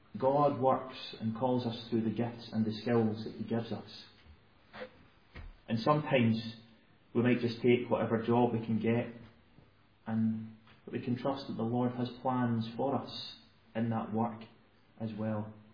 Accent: Falkirk, Scotland, United Kingdom; Many of you will know that I'm from Falkirk

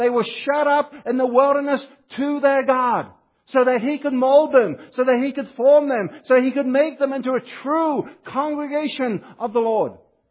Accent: New Zealand; also born or lived in Australia; I know, I'm from New Zealand and Australia.

